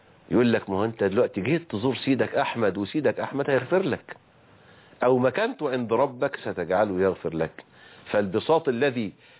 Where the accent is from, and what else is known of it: Egypt